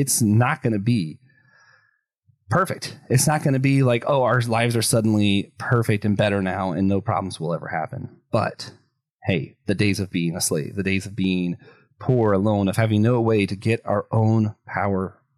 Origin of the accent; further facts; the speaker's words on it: United States; Freedom is something incredibly important to me, both as an American, as a Christian